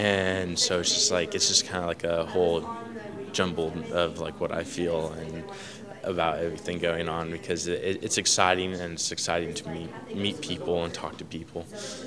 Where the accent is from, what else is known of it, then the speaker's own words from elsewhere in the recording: Madera, California, United States; I'm from Madera, California.